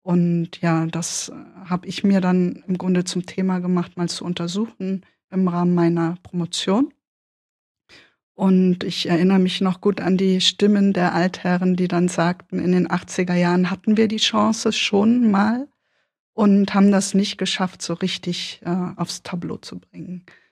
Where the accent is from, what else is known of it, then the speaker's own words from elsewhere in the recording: Berlin, Germany; für mich als Berliner Stadtkind